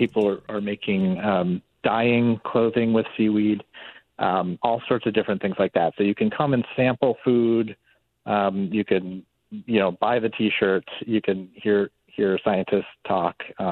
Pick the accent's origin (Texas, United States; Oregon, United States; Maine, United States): Maine, United States; also born or lived in New York City; So I'm from Maine, but I was living down in New York City for a long time and really missing Maine.